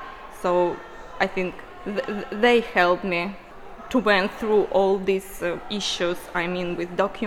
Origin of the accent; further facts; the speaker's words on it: Ukraine; I'm a refugee from Ukraine.